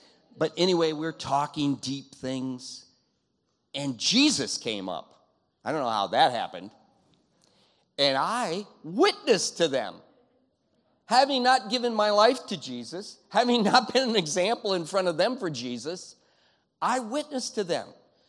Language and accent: English; Michigan, United States; And you should say, yes. I came from Michigan.